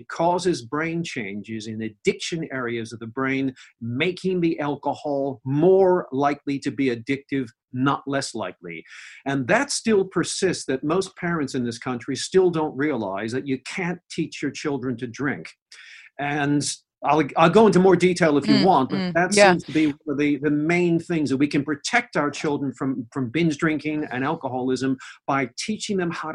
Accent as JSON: {"language": "English", "country": "United States", "said": "you can tell from my accent that I don't come from England. I'm foreign, I'm American."}